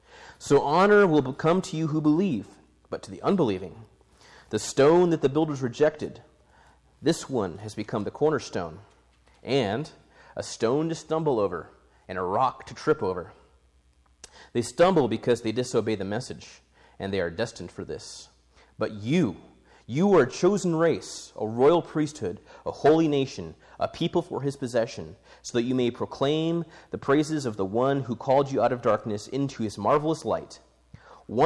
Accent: Japan; also born or lived in Colorado, United States; I grew up in Japan. My parents were missionaries. And so a big part of my story, my identity, kind of comes from the idea of being a TCK. That's a third culture kid.

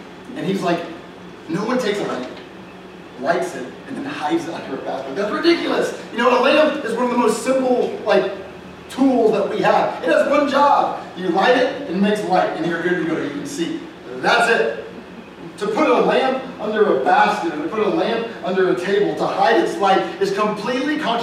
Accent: Austin, Texas, United States; And I grew up in Austin, Texas, so we got lots of Christians going to church on Sunday and everything, not me though.

